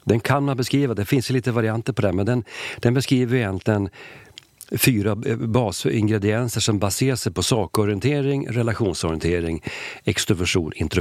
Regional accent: Sweden; Jag är ju svensk.

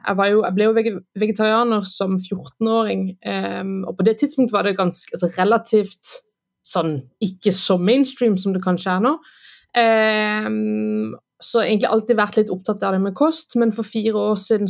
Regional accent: Kristiansand, Agder, Norway; moved away as an adult; now in Denmark; Jo, jeg jo født og oppvokst I Kristiansand, og så flyttet jeg til Danmark I 2012.

